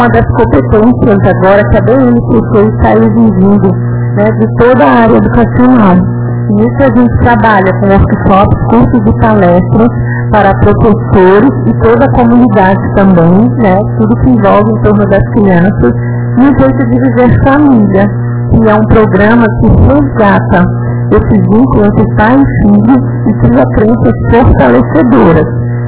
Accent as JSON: {"language": "Portuguese", "town": "Nova Roma do Sul", "region": "Rio Grande do Sul", "country": "Brazil", "tie": "born or raised there", "said": "Eu só tenho boas lembranças da minha infância e juventude aqui em Nova Roma do Sul."}